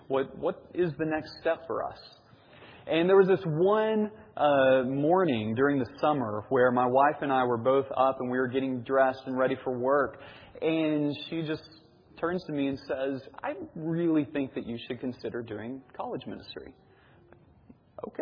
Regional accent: Linden, Texas, United States; I am originally from Linden, Texas, and it's about an hour and a half northeast of here. Graduated high school from Linden back in 2003, went to Texas A&M.

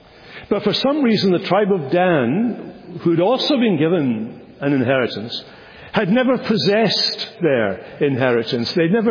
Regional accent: Scotland, United Kingdom; Some of you know I'm a Scotsman, which is why you're hearing superior English week by week.

